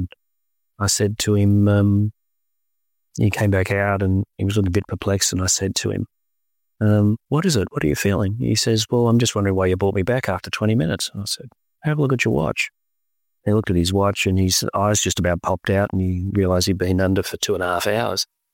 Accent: Melbourne, Victoria, Australia; here in my hometown of Melbourne

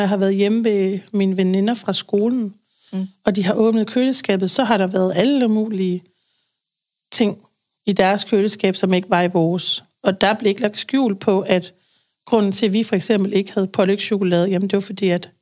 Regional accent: Aarhus, Central Denmark Region, Denmark; now in Odder, Denmark; Jeg er fra Aarhus, oprindeligt. Har boet der det meste af mit liv. Så har jeg lige været oppe og runde Aalborg og bor i Odder nu.

